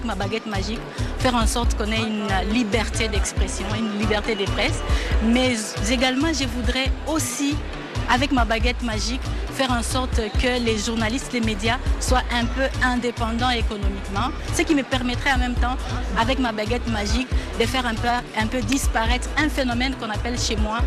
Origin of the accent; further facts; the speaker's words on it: DR Congo; Je viens de la République démocratique du Congo.